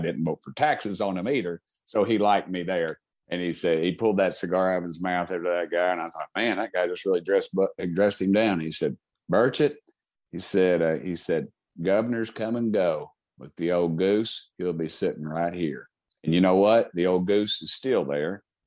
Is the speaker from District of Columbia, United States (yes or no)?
no; Tennessee, United States; And I come from Tennessee. I was in the state legislature